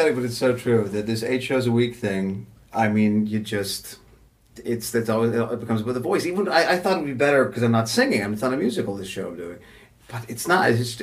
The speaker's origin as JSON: {"language": "English", "country": "Canada", "said": "I'm from Canada. I got a lot of Canadian friends."}